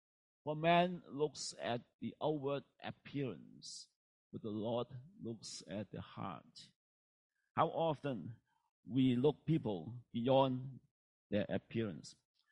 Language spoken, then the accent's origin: English; Canada; So being Canadian, Right?